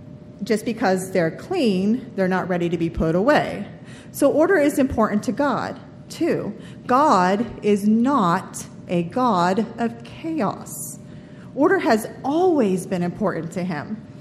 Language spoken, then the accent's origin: English; Tanzania; now in United States; When I was a child growing up in Tanzania, we all assembled in the same room